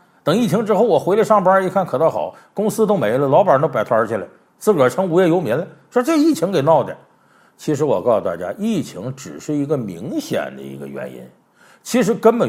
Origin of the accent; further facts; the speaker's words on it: Harbin, Heilongjiang, China; 我还记得就是我老家哈尔滨，冬天的时候很多南方朋友到那旅游去